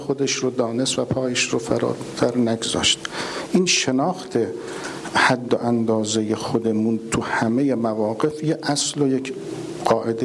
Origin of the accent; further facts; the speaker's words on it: Iran; بعد من گفتم که من مثلا از ایران آمدم